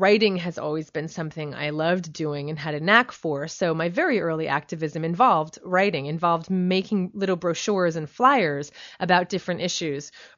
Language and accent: English; New Jersey, United States; I'm from New Jersey, so I used to walk around the mall, and there's a lot of malls in New Jersey